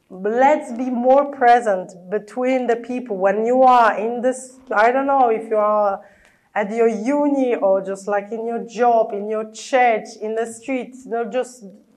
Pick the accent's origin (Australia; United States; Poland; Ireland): Poland; English is a second language; I was from the Catholic family, and we have really a huge move now in Poland among Catholics, you know, charismatic Catholics. But when I was growing up, nobody explained me that it's about personal relationship with Jesus.